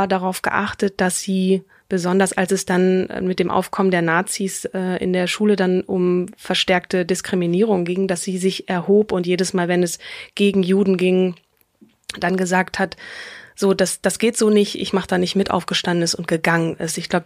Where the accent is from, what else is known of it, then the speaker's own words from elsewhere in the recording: Marburg, Hesse, Germany; born there; So, sie hat studiert in meiner Geburtsstadt in Marburg an der Lahn.